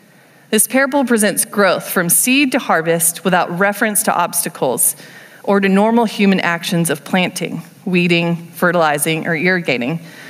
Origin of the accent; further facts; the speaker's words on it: California, United States; I'm from Southern California. I love desert plants.